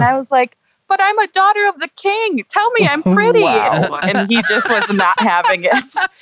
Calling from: Minneapolis, Minnesota, United States; I'm from Minneapolis.

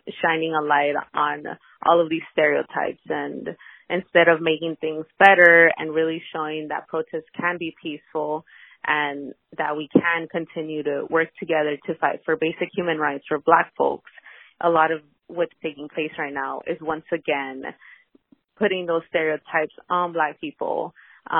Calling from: Somerville, Massachusetts, United States; I'm calling currently from Somerville.

